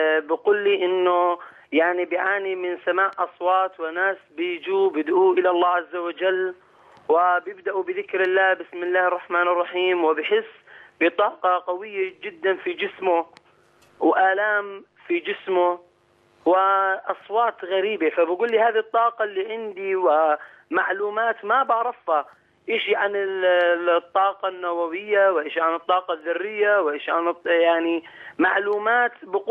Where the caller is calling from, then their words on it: Jordan; انا متابعك من الاردن حقيقه.